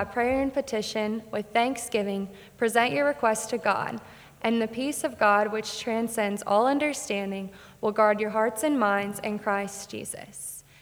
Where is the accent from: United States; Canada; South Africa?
United States; Maryland; also born or lived in San Diego, United States; November 15th, 1998, I was born in San Diego, California. My mom and dad loved me so much, and we lived there for a few years before moving to Maryland for my dad's work.